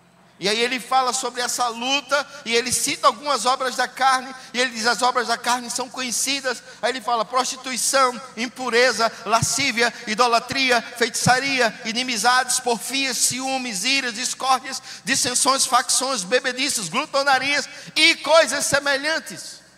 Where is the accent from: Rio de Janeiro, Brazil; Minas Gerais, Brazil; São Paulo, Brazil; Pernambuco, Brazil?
Pernambuco, Brazil; E às vezes as pessoas lá do meu estado dizem que pernambucano é assim.